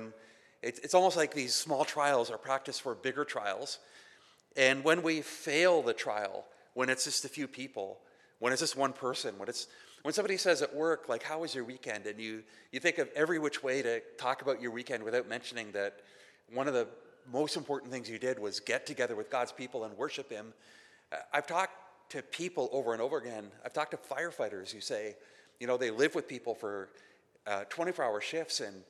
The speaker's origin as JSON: {"language": "English", "country": "Canada", "said": "I've never once heard a Canadian say a boot, so just so you know. But all these Americans are like, \"You're from Canada. We can just tell by the way"}